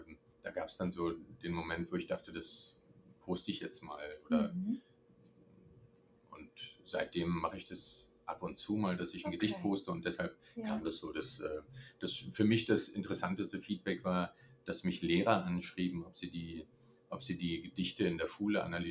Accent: East Germany, Germany; ich bin damals in der DDR groß geworden

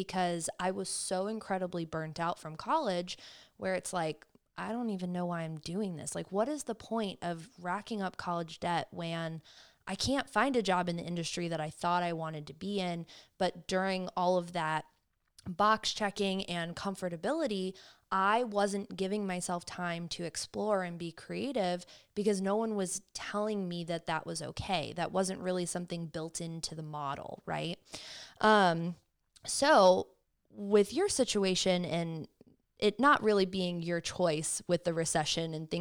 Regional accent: Cleveland, Ohio, United States; And I think I grew up very similarly where I grew up in Cleveland.

